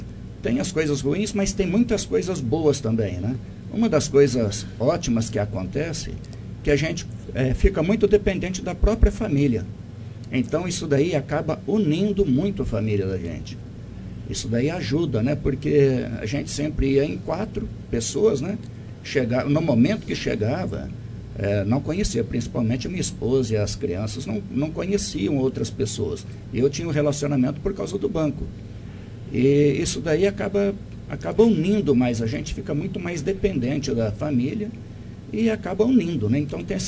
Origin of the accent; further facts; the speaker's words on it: Colina, São Paulo, Brazil; Nasci em Colina, fui criado ali em Colina, iniciei meus estudos em Colina, morando numa fazenda, né, e participando em Colina.